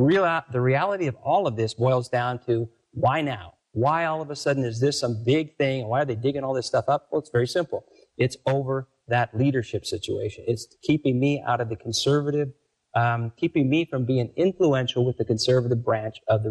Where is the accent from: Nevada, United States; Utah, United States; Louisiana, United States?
Nevada, United States; Sparks; I grew up in Sparks, went to Sparks Middle School. Our nickname was the Sparks Rebels.